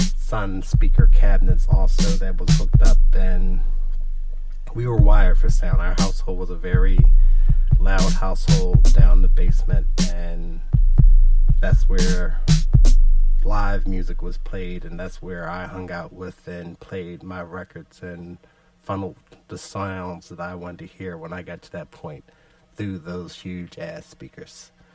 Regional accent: Philadelphia, Pennsylvania, United States; I grew up in West Oak Lane, so city block had 60 houses on it, row houses.

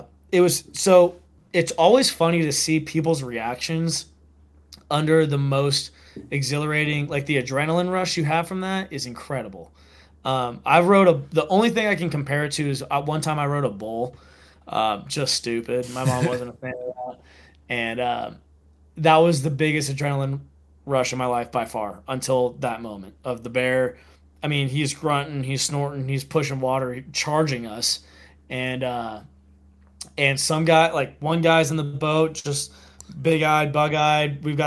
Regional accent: California, United States; I'm from California. I've seen plenty of widgeon.

